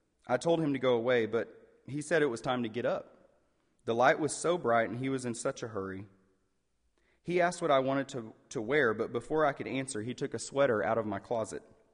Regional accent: Muskogee, Oklahoma, United States; if you're familiar with the … version of that song, I'm from Muskogee, Oklahoma.

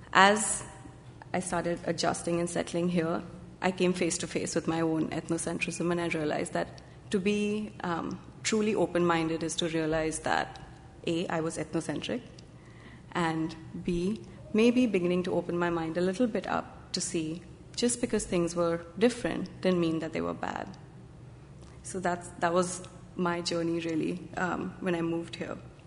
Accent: Mumbai, Maharashtra, India; now in United States; When I decided to move to America, thank you. I thought it'll be an easy transition because I grew up in Mumbai, which is a cosmopolitan town.

